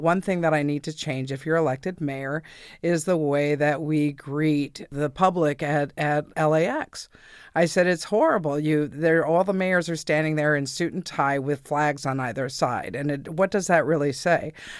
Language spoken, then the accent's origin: English; San Francisco, California, United States; now in Los Angeles, United States; I moved down here in 86 from San Francisco.